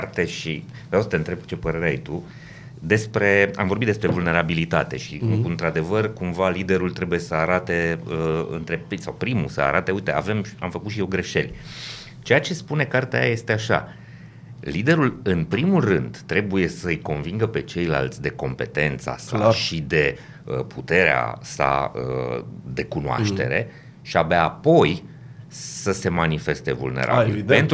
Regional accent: Romania; pentru că suntem români, ar trebui să ne ajutăm, nu se întâmplă.

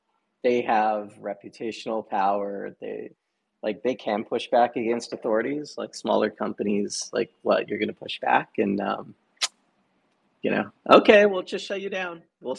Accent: Canada; I'm also Canadian, so.

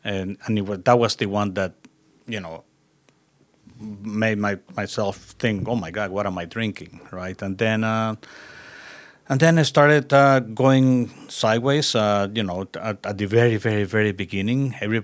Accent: El Salvador; I'm from El Salvador myself.

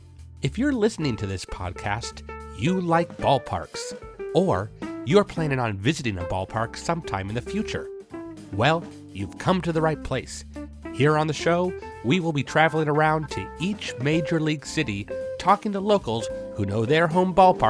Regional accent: California, United States; but I'm from California, and I had no idea the next time I'd be passing through Alabama.

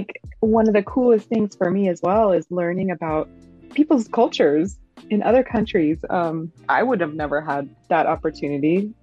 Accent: Oregon, United States; I grew up in Oregon and very tiny town. The first time I left Oregon, well, to go to a big city, it was Denver, Colorado.

